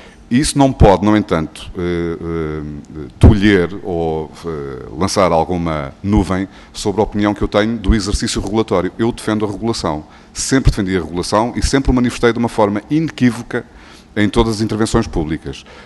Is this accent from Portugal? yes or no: yes; Portugal; eu só fico satisfeito por isso enquanto português.